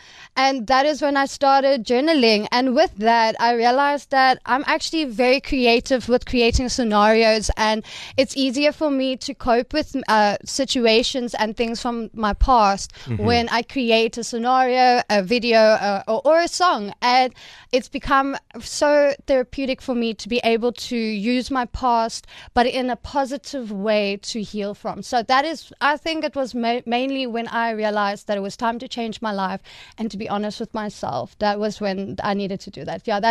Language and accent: English; Cape Town, Western Cape, South Africa; now in Port Elizabeth, South Africa; I'm originally from Cape Town. I've been between Cape Town and Port Elizabeth my whole life. And I have finally found home in PE.